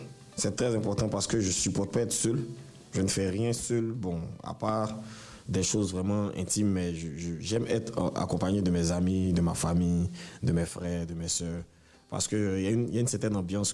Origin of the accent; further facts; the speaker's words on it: Abidjan, Côte d’Ivoire; also born or lived in Port-Bouët; Je suis né à Port-Boué, mais j'ai grandi à Cocody.